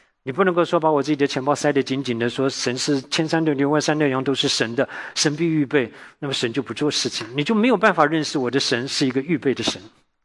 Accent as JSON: {"language": "Chinese", "country": "Taiwan", "tie": "born or raised there", "said": "我从小在台湾啊"}